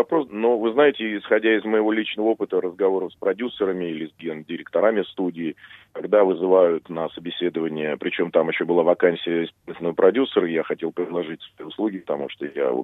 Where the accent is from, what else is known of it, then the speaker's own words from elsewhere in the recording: Saint Petersburg, Russia; я сам из Питера, из Москвы